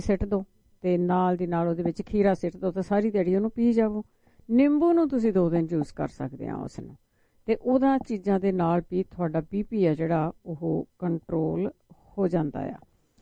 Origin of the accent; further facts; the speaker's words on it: Punjab, India; moved away; ਅਸੀਂ ਜਦੋਂ ਪੰਜਾਬ ਤੋਂ ਆਏ ਹਾਂ ਉੱਥੇ ਭੰਬੋਲਿਆਂ ਦੇ ਬੂਟੇ ਹੁੰਦੇ ਸੀ